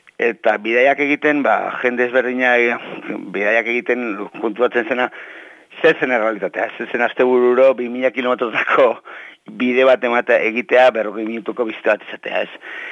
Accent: Bilbao, Basque Country, Spain; nibelez bilbotarra naiz, jaiotze, Santutxua

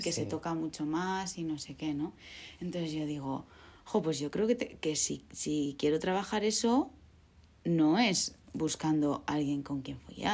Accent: Basque Country, Spain; Yo la verdad que es que soy vasca, lo tengo que decir.

